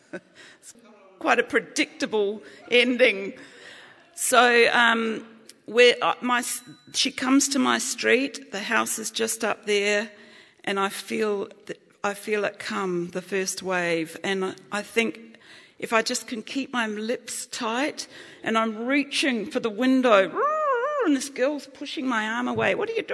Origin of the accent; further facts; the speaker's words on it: Adelaide, South Australia, Australia; Well, I grew up in Adelaide, Australia.